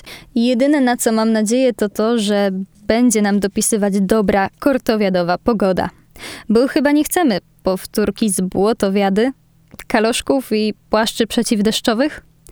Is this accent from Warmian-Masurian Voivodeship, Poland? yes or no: yes; Olsztyn, Warmian-Masurian Voivodeship, Poland; Jako rodowita olsztynianka